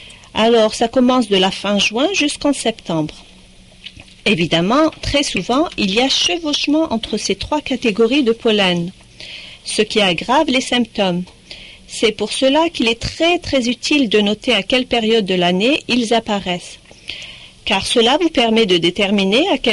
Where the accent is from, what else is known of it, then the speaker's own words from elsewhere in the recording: Algeria; moved away; je suis originaire d'Algérie. Ça fait 16 ans que je vis à Saint-Ulpens, où j'ai suivi mon mari